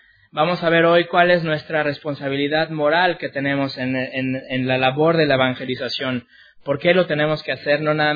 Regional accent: Mexico; moved away; also born or lived in Montreal, Canada; como el pastor lo acaba de decir, yo soy nacido en México, aunque claramente parezco que soy alemán, pero soy nacido en México. Algunos de ustedes están confundidos, ¿verdad? Pero sí, soy mexicano. Después de que crecí en México, me fui a vivir a Canadá. Viví en Montreal por años

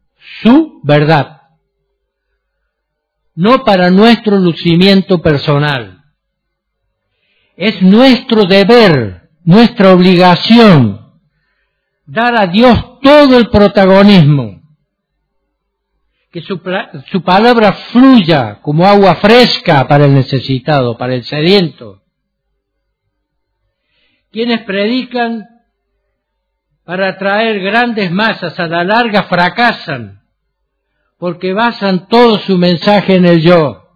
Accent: Argentina; Y a mí me causa, como argentino, reconocer que en nuestro país tenemos una serie de predicadores

